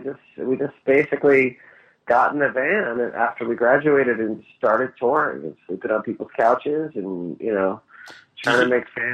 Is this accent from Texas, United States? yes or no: yes; Dallas, Texas, United States; I grew up in Texas. Okay. In Dallas.